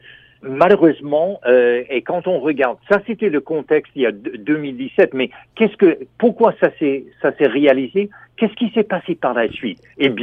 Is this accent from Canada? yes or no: yes; Quebec, Canada; mais nous, c'est le Québec, on est Québécois, on est Québécoise, puis on n'est pas ça.